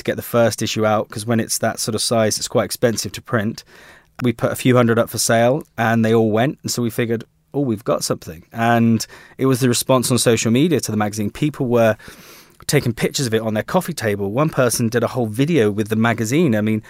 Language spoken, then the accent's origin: English; South West England, United Kingdom; I grew up here. I'm from the West Country. It's just what we do in the West Country.